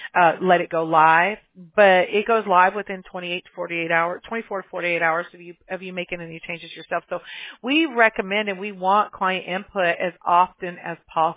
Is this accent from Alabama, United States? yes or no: yes; Mobile, Alabama, United States; born there; I was born in the South. I was born in Mobile, Alabama. I'm about as far south as you can get.